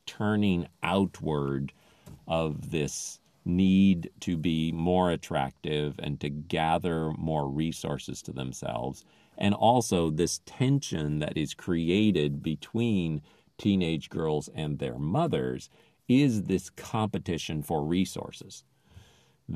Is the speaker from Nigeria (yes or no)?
no; Philippines; English is a second language; now in United States; I don't think it should be illegal for a woman to go topless because I grew up in the Philippines, so I don't care.